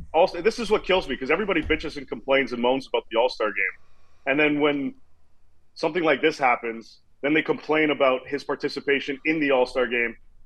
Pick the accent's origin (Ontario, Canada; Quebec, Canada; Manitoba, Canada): Quebec, Canada; Montreal; Like Montreal will be a good time. It's my hometown, so I'll probably.